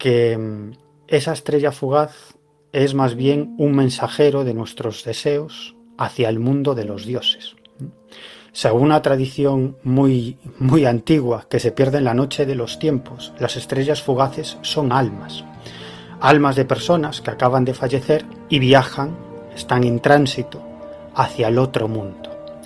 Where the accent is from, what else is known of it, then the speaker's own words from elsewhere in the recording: Galicia, Spain; estoy pensando en algunos lugares fantásticos que hay en mi tierra, ¿no?